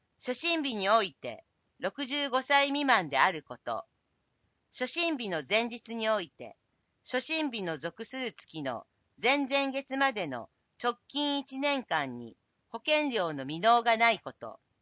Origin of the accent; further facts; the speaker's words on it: Australia; Japanese is a second language; now in Japan; オーストラリアから来ました